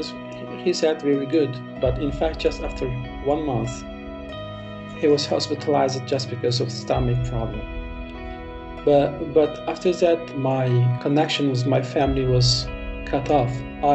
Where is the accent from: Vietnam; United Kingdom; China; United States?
China; Kashgar, Xinjiang; English is a second language; moved away as an adult; I came from Kashgar. I lived there till my 30 years. I lived there 30 years and I was paying a visit every summer vacation I was studying abroad. Last time I left my home is 2015.